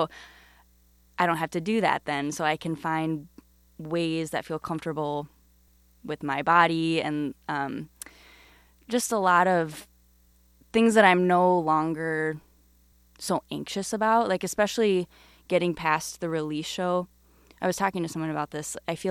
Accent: Burnsville, Minnesota, United States; I am from Burnsville, Minnesota.

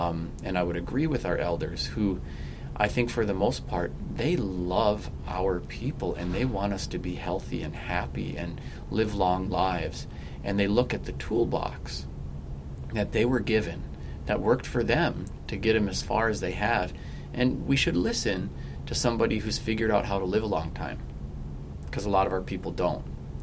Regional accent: Leech Lake, Minnesota, United States; I'm from Leech Lake.

